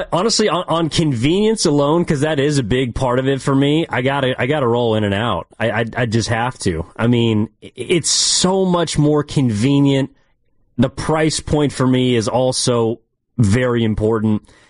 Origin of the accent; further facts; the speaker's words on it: United States; I mean, yeah, I'm an American. I'm red-blooded.